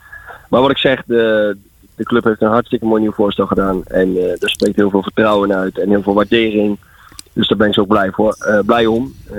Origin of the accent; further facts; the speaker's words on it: West Netherlands, Netherlands; En dat is misschien moeilijk te geloven omdat ik uit het Westen kom.